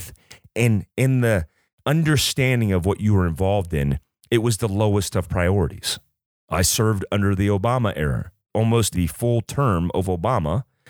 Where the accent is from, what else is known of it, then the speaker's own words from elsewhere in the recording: United States; One, I am an American. I am proud to be an American.